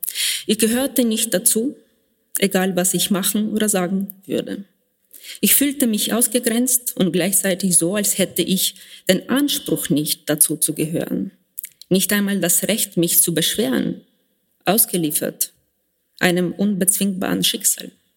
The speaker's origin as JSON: {"language": "German", "country": "Ukraine", "said": "Die Frau konnte sich nicht einmal vorstellen, ein Land mit einem solchen komischen Namen Ukraine auf ihrem Kontinent zu haben."}